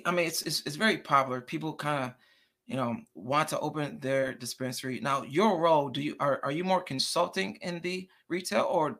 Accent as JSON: {"language": "English", "town": "Detroit", "region": "Michigan", "country": "United States", "said": "And yes, we are from Detroit, Michigan."}